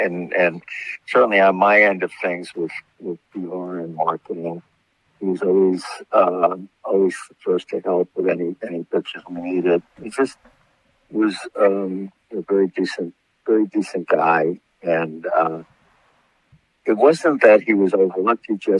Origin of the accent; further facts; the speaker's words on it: Brooklyn, New York, United States; I grew up in Brooklyn